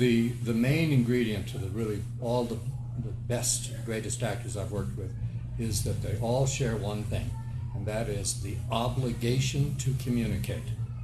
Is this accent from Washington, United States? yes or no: yes; Walla Walla, Washington, United States; I grew up, my parents started the little theater in the town that I grew up in Walla Walla, Washington.